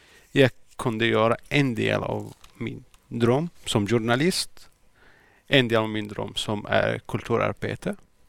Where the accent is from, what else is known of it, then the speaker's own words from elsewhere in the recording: Syria; Swedish is a second language; now in Sweden; Jag har glömt bort att jag är från Syrien från början.